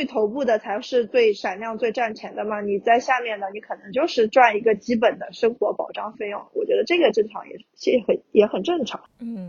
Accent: Shanghai, China; 像我们上海这边

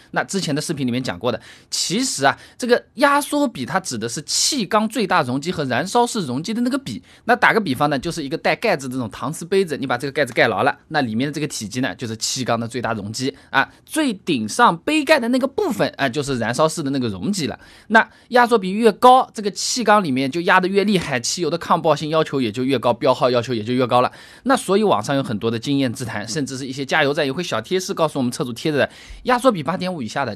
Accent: Hangzhou, Zhejiang, China; 那么我杭州对于北京人来说我是南方人，但对广州来说我是北方人

